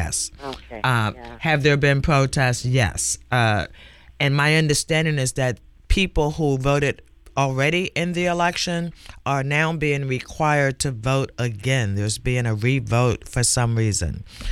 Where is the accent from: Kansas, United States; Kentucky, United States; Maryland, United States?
Maryland, United States; Baltimore; In Baltimore, yes, my hometown.